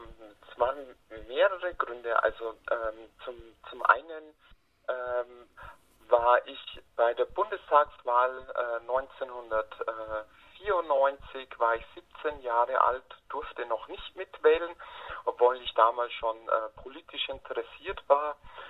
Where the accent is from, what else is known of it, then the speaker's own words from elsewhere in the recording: Bavaria, Germany; Ich bin ja im Bayerischen Wald geboren und aufgewachsen und habe damals noch im Bayerischen Wald gelebt.